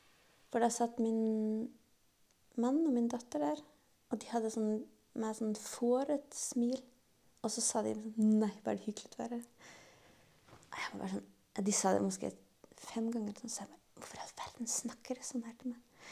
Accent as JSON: {"language": "Norwegian", "town": "Tårnåsen", "region": "Akershus", "country": "Norway", "tie": "born or raised there", "said": "Og da kan jeg huske postadressen der jeg vokste opp. Så det er 1413 Tårnåsen i Norge."}